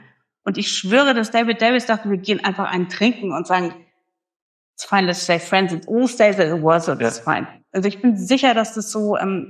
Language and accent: German; Germany; Als Deutsche, als wirklich mit allem, was das beinhaltet, belastete oder auch nicht Person, ist das für mich ein klares Friedensprojekt